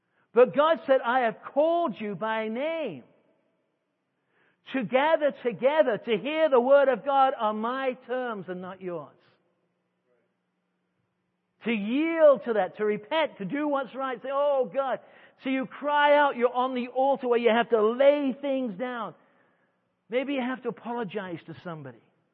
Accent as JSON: {"language": "English", "country": "China", "lives_now": "United States", "said": "I come from China. Now I'm back in America, Christian nation."}